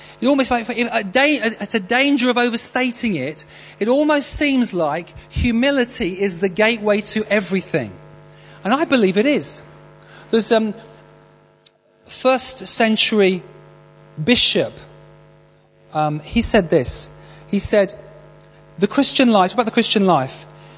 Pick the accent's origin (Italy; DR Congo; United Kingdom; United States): United Kingdom; North West England; I grew up in Lancashire, and there's an expression, a Lancastrian expression